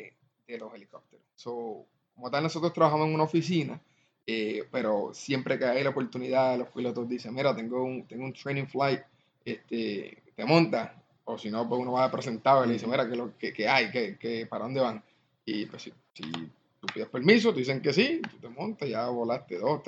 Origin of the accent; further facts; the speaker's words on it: Canóvanas, Puerto Rico; also born or lived in New Jersey; Pues yo nací en New Jersey. Y de hecho, maquito, mis papás me llevaron para Puerto Rico, allá me crié, en Canóvana, pueblo de Canóvana.